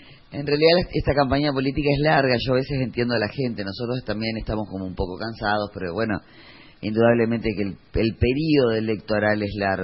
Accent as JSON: {"language": "Spanish", "region": "Paysandú", "country": "Uruguay", "tie": "born or raised there", "said": "Paysandú, de donde yo soy oriunda, que cuando era menor de edad, que no pude votar en el año 84"}